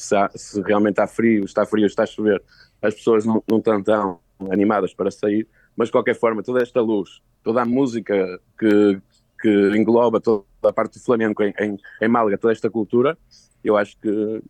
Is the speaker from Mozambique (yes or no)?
no; Portugal; Eu gosto muito de Portugal, identifico-me como português, mas identifico-me também como... Acho que devemos ser todos, somos todos Ibéria